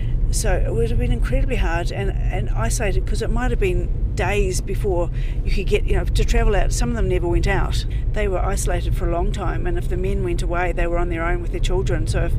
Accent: Marton, Manawatū-Whanganui, New Zealand; back down where I grew up in Marton

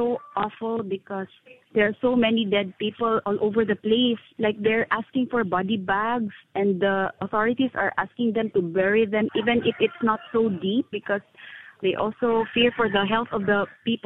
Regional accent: Mindanao, Philippines; from the Philippines here in Mindanao.

